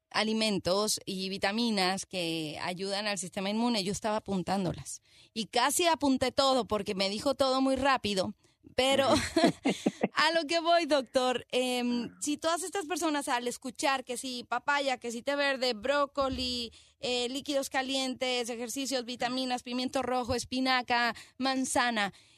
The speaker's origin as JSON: {"language": "Spanish", "country": "Mexico", "said": "lo que no saben es que yo soy mexicana y he comido pimiento y chile y demás desde que era bebé"}